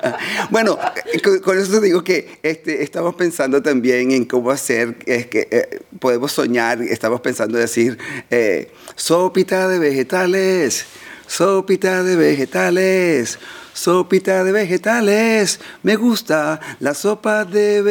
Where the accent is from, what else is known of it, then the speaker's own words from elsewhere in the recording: Venezuela; first language Spanish; now in Australia; los que somos inmigrantes como yo, que soy de Venezuela, que nací en Venezuela, crecí en Venezuela y el español es mi primera lengua y ahora vivo aquí en Australia.